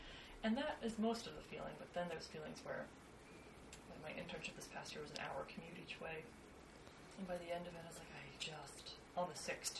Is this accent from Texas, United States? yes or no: yes; Texas, United States; Or Austin, and I'm from Texas.